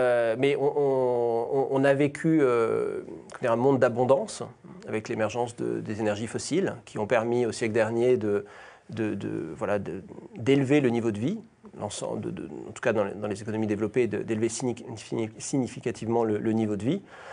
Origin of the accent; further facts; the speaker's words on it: New Caledonia; now in Paris, France; Alors, je suis de Nouvelle-Calédonie, c'est un territoire français d'outre-mer. Et voilà, ça fait un peu plus de 10 ans que je vis à Paris.